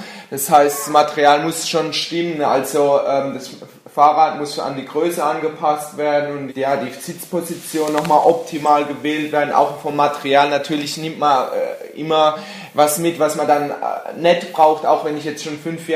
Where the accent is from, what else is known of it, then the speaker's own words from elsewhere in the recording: Landau, Rhineland-Palatinate, Germany; von Landau, also meiner Heimatstadt in Deutschland